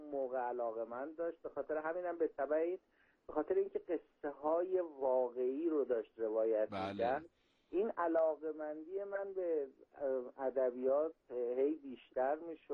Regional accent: Sangsar, Semnan, Iran; born there; now in Isfahan, Iran; متولد 1359 سنگسر از استان سمنان هستم. بله. که الانم ساکن اصفهانم.

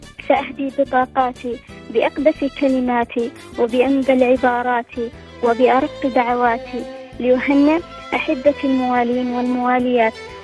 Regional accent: Saudi Arabia; من السعودية.

